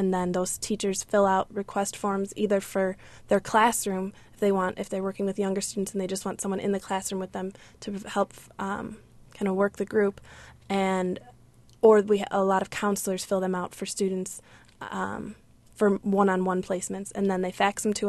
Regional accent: Evergreen Park, Illinois, United States; I grew up just outside Chicago on the south side in Evergreen Park.

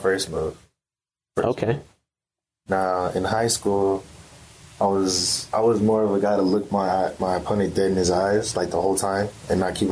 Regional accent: North Las Vegas, Nevada, United States; Well, I'm from North Las Vegas, Nevada. Grew up in like a suburban area, kind of suburban slash rural area

